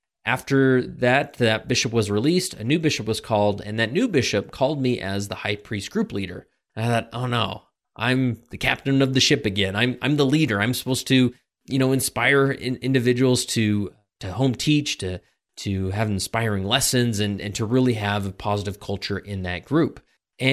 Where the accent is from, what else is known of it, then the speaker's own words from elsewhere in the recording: West Valley City, Utah, United States; I grew up in West Valley City, Utah, and graduated from Granger High School in the year 2000.